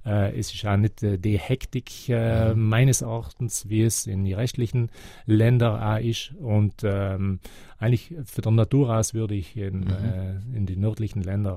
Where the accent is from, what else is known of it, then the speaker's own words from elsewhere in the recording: Trentino-Alto Adige, Italy; Ja, ich bin in Südtirol aufgewachsen und Südtirol hat mir viel gegeben.